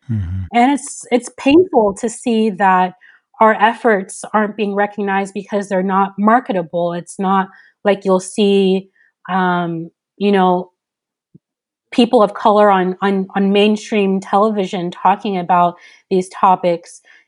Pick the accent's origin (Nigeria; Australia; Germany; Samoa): Nigeria; now in United States; I'm Nigerian, so I've been an immigrant in this country, in the United States, where I live as an outsider for as long as I can imagine.